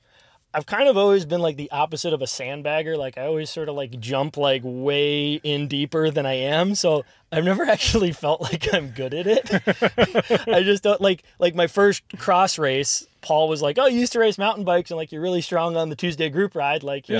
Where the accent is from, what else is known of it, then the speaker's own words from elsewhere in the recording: New Jersey, United States; This was actually, so I grew up in New Jersey.